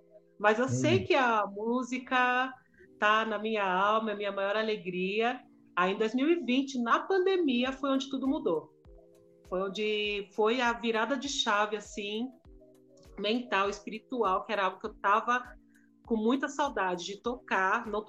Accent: Guarulhos, São Paulo, Brazil; sou de Guarulhos, do bairro de Bom Sucesso.

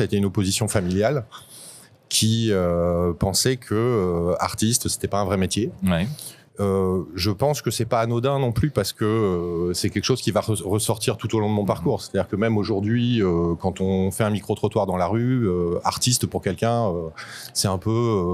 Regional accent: Brive-la-Gaillarde, Nouvelle-Aquitaine, France; En fait, moi, j'ai grandi à Brive-la-Gaillarde.

